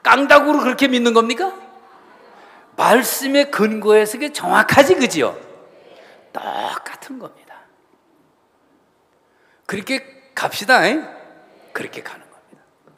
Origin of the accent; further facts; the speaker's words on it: Jeonju, North Jeolla, South Korea; 저는 제 고향 친구 이야기들을 가끔 들어보거든요. 아, 제 친구들이 엄청 많아요. 호남선 열차를 타고 우리 전주에서 올라가다 보면은